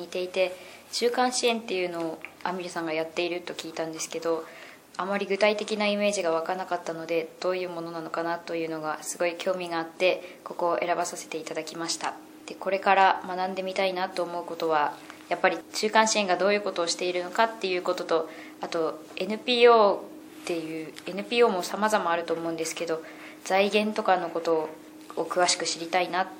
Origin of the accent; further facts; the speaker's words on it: Yamagata, Japan; 私はずっと小さい頃から山形に住んでいるんですけれども